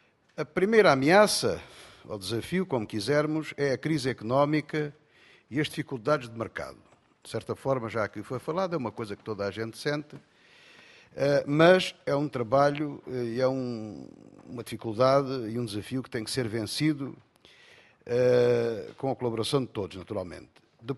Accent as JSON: {"language": "Portuguese", "region": "Alentejo", "country": "Portugal", "said": "como bom alentejano falo sentado"}